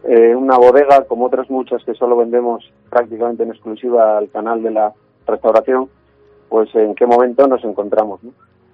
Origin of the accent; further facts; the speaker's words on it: La Rioja, Spain; yo soy de los que, como muchos riojanos, nos encantaría empadronarnos en Ferrol